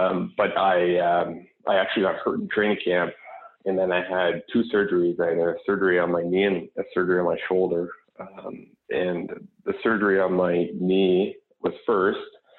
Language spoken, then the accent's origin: English; Canada; Growing up in Canada, it was, you know, the hockey mecca, and everyone was looking for the fast road.